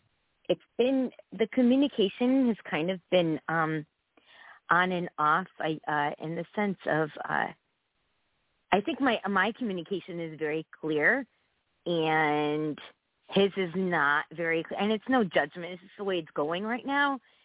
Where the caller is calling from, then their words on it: Connecticut, United States; from Connecticut.